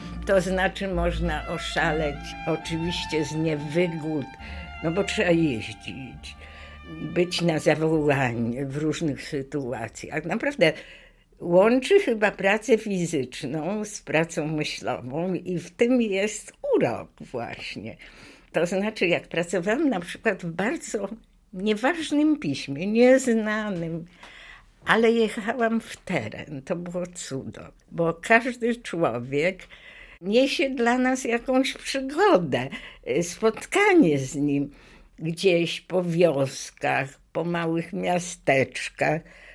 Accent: Warsaw, Masovian Voivodeship, Poland; also born or lived in Łódź; Więc ja się urodziłam w Łodzi i oczywiście jak tylko rodzice mogli tutaj dostać mieszkanie, to zamieszkałam z rodzicami w Warszawie. W każdym razie przed wojną już byłam dzieckiem Warszawy.

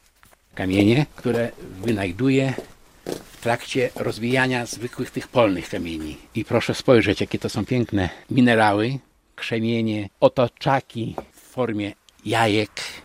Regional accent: Siemiatycze, Podlaskie Voivodeship, Poland; also born or lived in Wrocław; Ale cały czas, mimo że Wrocław jest pięknym miastem, jednak ciągnęło mnie do Siemiatycz, do mojego rodzinnego miasteczka. No i tutaj chyba już dożyję swoich dni.

